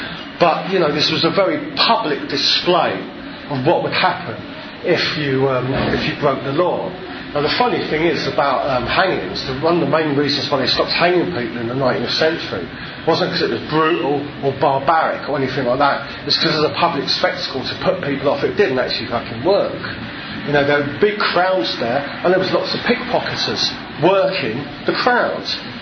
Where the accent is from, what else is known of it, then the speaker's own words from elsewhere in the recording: London, United Kingdom; even I'm a Cockney